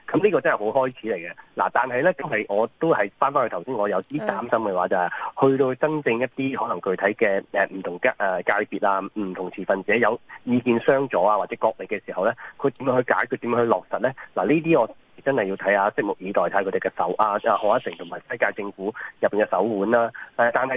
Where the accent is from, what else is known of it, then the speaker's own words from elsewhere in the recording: Macau; 真係我哋作為澳門人都有啲開心